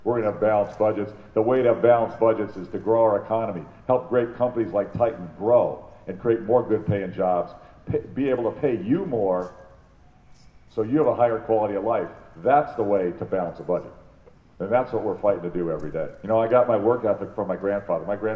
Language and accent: English; Illinois, United States; born there; I was born here in Illinois. I raised 6 kids here in Illinois. I built businesses here in Illinois, and I love it.